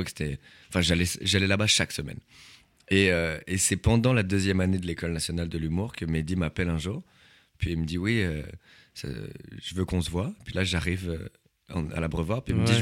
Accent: France; moved away as an adult; now in Montreal, Canada; Moi, je suis français.

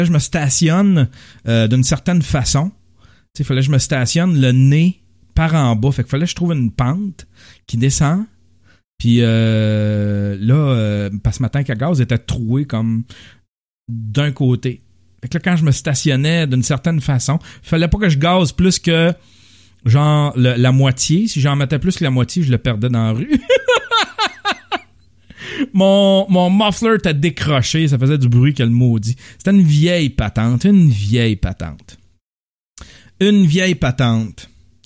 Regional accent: Rouyn-Noranda, Quebec, Canada; Puis il n'y a pas à dire, je viens de l'Abitibi, tu sais. Je viens de Rouyn.

